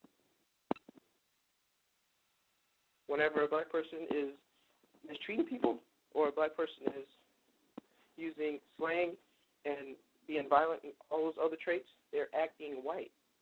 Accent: Detroit, Michigan, United States; now in Philadelphia, United States; Yep, and I live in Philly right now, and I'm originally from Detroit.

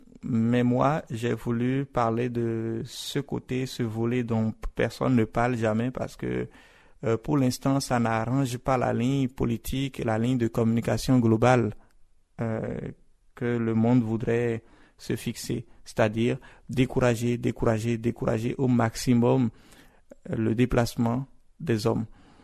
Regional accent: Benin; Alors oui, je suis béninois. Mais je suis africain et je suis humain du 21e siècle.

